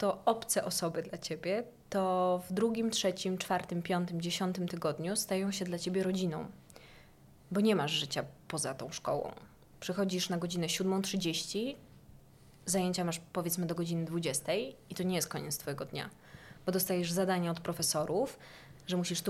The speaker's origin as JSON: {"language": "Polish", "town": "Nowy Targ", "region": "Lesser Poland", "country": "Poland", "said": "ja pochodzę z Nowego Targu, z Podhala, i nigdy nie musiałam jeździć autobusem miejskim."}